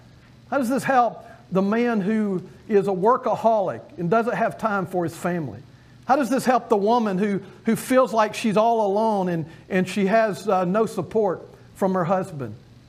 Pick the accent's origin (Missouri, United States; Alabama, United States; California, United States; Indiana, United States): Alabama, United States; Well, I grew up in Alabama, and in Alabama football was big all my life.